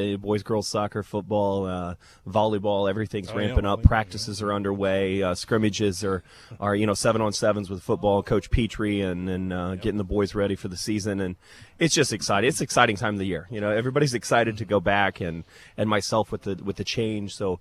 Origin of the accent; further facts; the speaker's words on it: Ohio, United States; I'm coming from Marion County, Ridgedale. So my last 17 years at Ridgedale, and originally from Crawford County, a Colonel Crawford kid